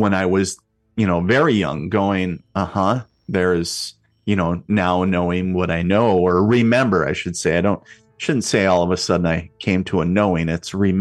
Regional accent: Minnesota, United States; So a little synopsis to paint the picture for everybody. I grew up on the Canadian border in northern Minnesota, little border town up there. And, just like I said, blue collar family, very salt of the earth, nothing crazy.

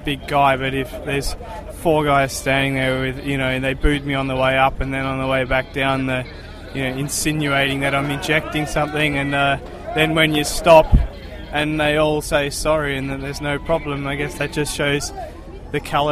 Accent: Tasmania, Australia; At the end of the day, I'm a kid from Tasmania who moved to Italy to ride my bike, and look what's, you know, brought me to.

